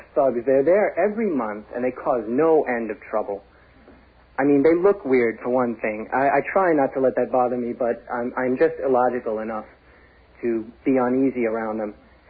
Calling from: Lake Ronkonkoma, New York, United States; I'm calling from Lake Ronkonkoma.

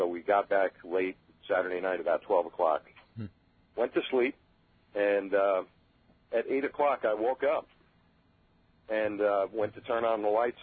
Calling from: Centereach, New York, United States; Calling from Center Reach.

